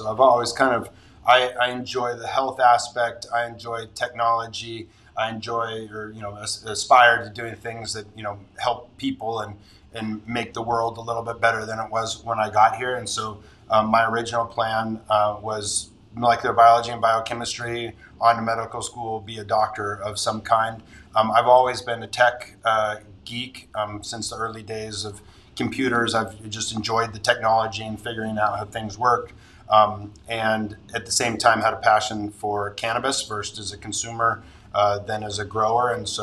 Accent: Santa Barbara, California, United States; Yeah. So lucky, Santa Barbara's my hometown, and lucky, I mean, it's a big agricultural community.

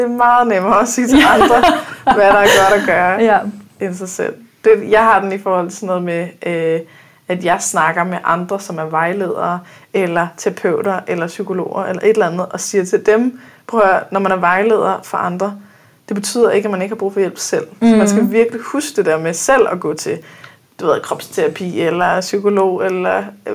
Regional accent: Frederiksværk, Capital Region of Denmark, Denmark; Vi er fra den samme by, vi er fra Frederiksværing begge to.

